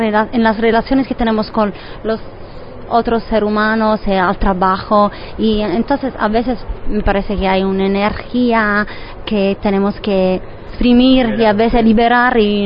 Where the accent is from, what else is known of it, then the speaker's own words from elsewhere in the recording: Southern Italy, Italy; De acuerdo, soy del sur de Italia, entonces más o menos lo mismo.